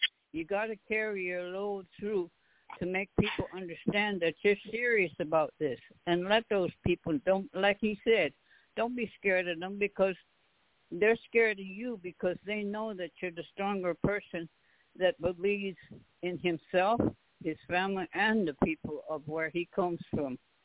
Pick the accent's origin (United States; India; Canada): Canada; I'm from the Haudenosaunee Nation, the Longhouse people of the Six Nations.